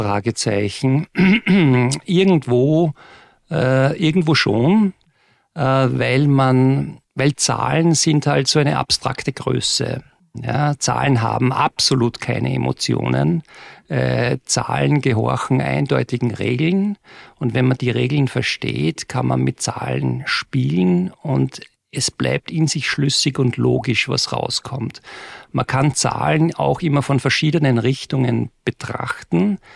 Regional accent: Salzburg, Austria; born there; ich bin geboren in Salzburg, am Stadtrand von Salzburg, was nicht viel heißt, weil Salzburg hat 140.000 Einwohner und wenn du da am Stadtrand wohnst, dann bist du trotzdem in einer Viertelstunde mit dem Fahrrad im Zentrum.

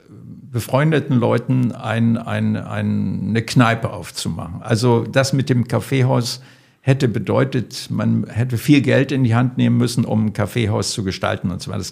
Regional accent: Lusatia, Germany; now in Bremen, Germany; Komme so aus dem Dreh zwischen Cottbus, Bautzen, Görlitz da so her. Dort gibt es eine slawische Minderheit seit über 1000 Jahren. Und aus diesem Zusammenhang stamme ich und bin nach Bremen

